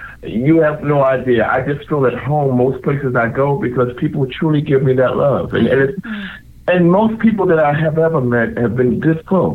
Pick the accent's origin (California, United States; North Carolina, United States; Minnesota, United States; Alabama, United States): North Carolina, United States; Havelock; But then we were raised in North Carolina, a little place called Havelock, down there in Harlem, where New Bern is. My mom and dad's from New Bern, North Carolina.